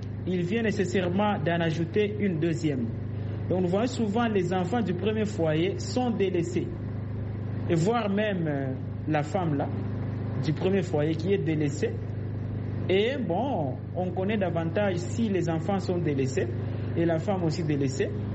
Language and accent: French; DR Congo